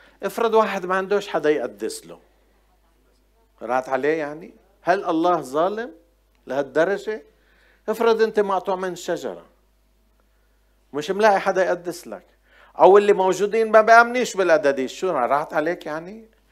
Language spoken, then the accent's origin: Arabic; Homs, Homs Governorate, Syria; ما هو حاملني، حاملني صحني أنا حمصي.